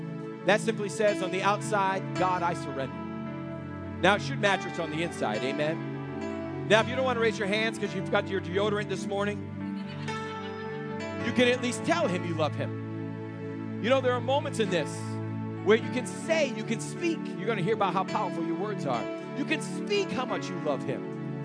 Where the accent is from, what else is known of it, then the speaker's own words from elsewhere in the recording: Boston, Massachusetts, United States; I'm from Boston. You know, everybody's quiet in Boston.